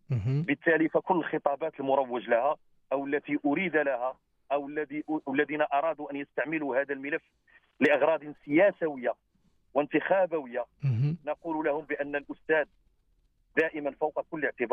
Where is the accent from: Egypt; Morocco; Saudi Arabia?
Morocco; فنحن كذلك مغاربه، نحن ابناء هذا الوطن، تكوننا في المدرسه المغربيه،